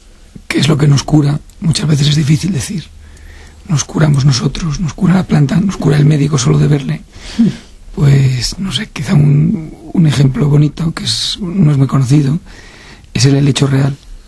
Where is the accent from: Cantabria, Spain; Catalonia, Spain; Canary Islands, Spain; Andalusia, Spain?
Cantabria, Spain; En Cantabria, yo soy cántabro, y entonces utilizamos mucho el uco, pero también el ucu, estas terminaciones, también se da en Asturias.